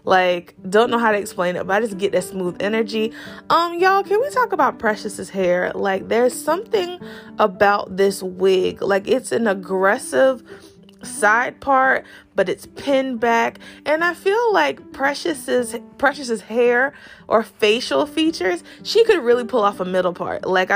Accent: South Carolina, United States; And I grew up in the Lowcountry, just like Kiki.

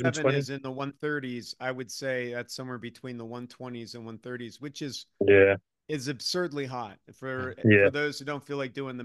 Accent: East Coast, United States; given that I grew up on the East Coast and I was in the military, I should be tougher than that.

